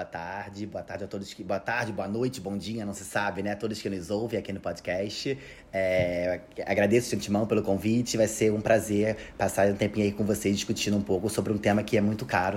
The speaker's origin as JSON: {"language": "Portuguese", "region": "Rio de Janeiro", "country": "Brazil", "tie": "born or raised there", "said": "Eu sou carioca da Gema, né? Rio de Janeiro, praia, enfim, moro em Copacabana"}